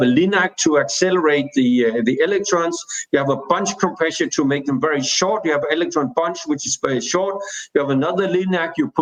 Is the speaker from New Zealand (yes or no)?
no; Denmark; I'm coming from Denmark. I'm actually sitting now in Roskilde in Denmark right now. I'm a professor at the Niels Bohr Institute in Copenhagen. I've been in Hamburg since 2017.